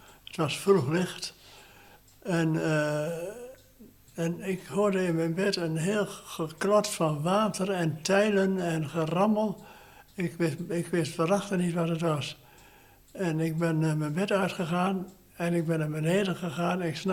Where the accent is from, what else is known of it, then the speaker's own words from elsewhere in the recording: Almelo, Overijssel, Netherlands; born there; geboren in Almelo, 29 oktober 1933.